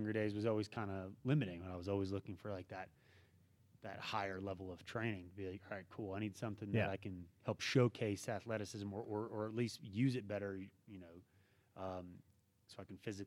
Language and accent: English; St. Augustine, Florida, United States; I'm from St. Augustine, Florida, originally. I grew up there, beachside, playing sports my whole life.